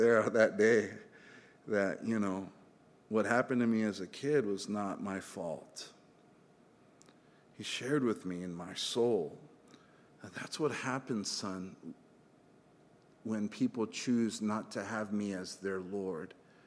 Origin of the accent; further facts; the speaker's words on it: South El Monte, California, United States; But I grew up in South El Monte in a broken home, guys.